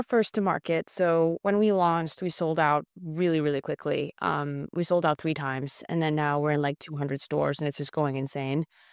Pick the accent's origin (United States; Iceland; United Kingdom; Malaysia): Iceland; being a European, like I'm originally from Iceland, born and raised, an Icelander running an American company